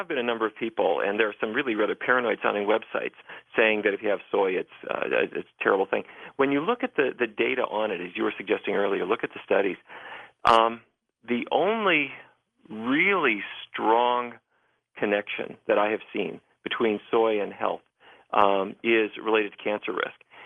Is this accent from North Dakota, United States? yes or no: yes; Fargo, North Dakota, United States; I grew up in Fargo, North Dakota, and my grandfather was a cattle rancher.